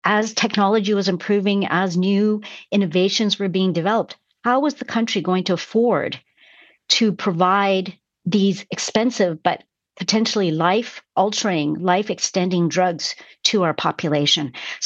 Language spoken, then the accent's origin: English; Canada; I think we, you know, deeply believe that as Canadian people.